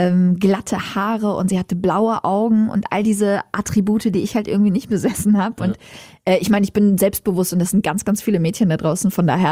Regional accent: Homs, Homs Governorate, Syria; now in Germany; ich komme auch aus Homs

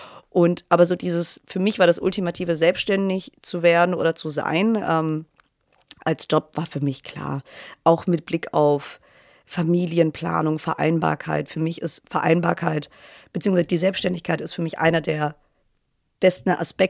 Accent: Stuttgart, Baden-Württemberg, Germany; now in Hamburg, Germany; ich komme aus Stuttgart.

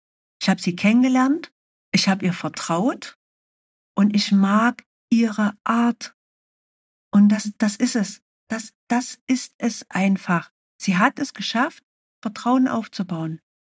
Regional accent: Saxony, Germany; accent: Saxon; ich spreche Sächsisch, ist meine Muttersprache. Und das hört man, das wird man auch immer hören.

